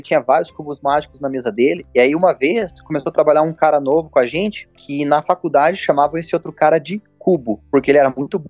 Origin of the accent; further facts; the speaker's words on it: Curitiba, Paraná, Brazil; born there; also born or lived in Cascavel; Nasci em Curitiba e já estive em vários lugares. Agora, esses dias eu tava fazendo uma lista de todos os lugares que eu já morei, mas eu nasci em Curitiba.